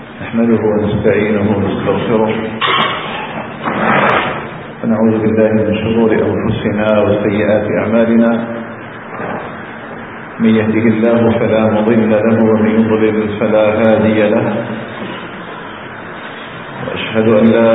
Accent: Algeria; أن يجعل بلدنا الجزائر آمنا مطمئنا وسائر بلاد المسلمين.

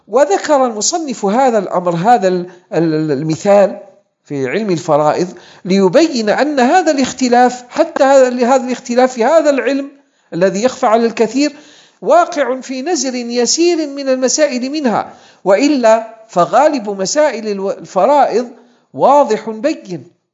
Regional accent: Algeria; ورابغ الآن صارت ميقات لأهل المغرب، وهو ميقات أهل بلدنا الجزائر

